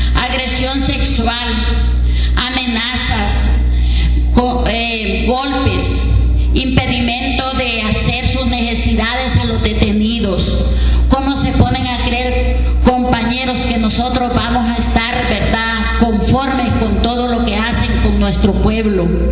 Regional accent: Honduras; Nosotros que somos hondureñas y sabemos lo que él tenía pensado para nuestra Honduras.

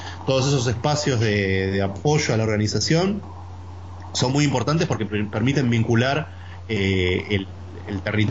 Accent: Buenos Aires, Argentina; la mitad de los compañeros que trabajamos ahí somos de Buenos Aires.

